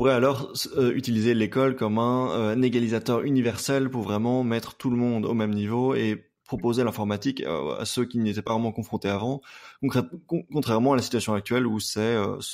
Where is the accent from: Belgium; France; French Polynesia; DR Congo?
Belgium; Alors, vous êtes suisse, je suis belge